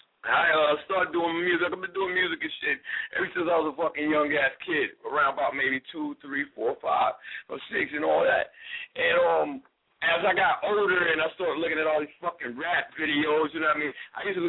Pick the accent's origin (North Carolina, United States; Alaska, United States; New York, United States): North Carolina, United States; Monroe; A lot of people say I sound like I'm from up north. I'm originally from Monroe, North Carolina.